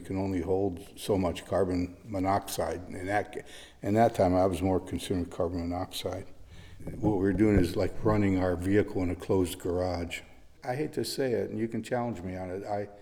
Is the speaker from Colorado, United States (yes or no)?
no; Detroit, Michigan, United States; especially growing up in Detroit, which I love the cars